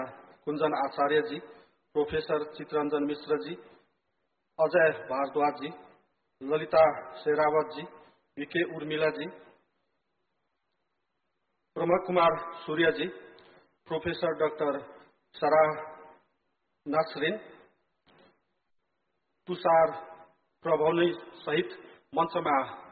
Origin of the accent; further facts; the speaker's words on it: Nepal; खास करके हम नेपाल से हैं